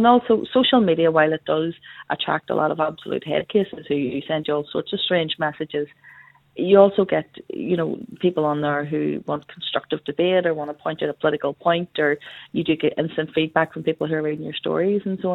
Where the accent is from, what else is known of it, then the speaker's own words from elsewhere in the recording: Belfast, Northern Ireland, United Kingdom; accent: Belfast; I get comments on my accent, I'm very Belfast